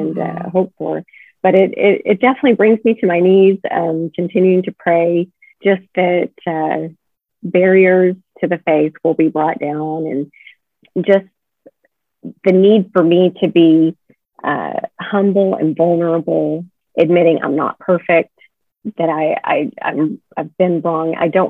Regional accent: Ireland; born there; I was born in Ireland, so I'm Catholic

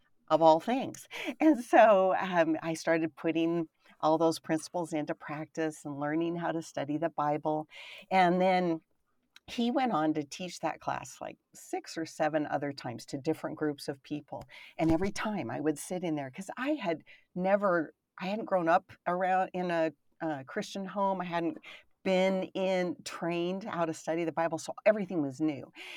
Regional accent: Idaho, United States; also born or lived in California / Kansas; now in Kentucky, United States; We're from Idaho, but we have been in churches in Idaho and in California and for a short time in Kansas, but and now in Kentucky.

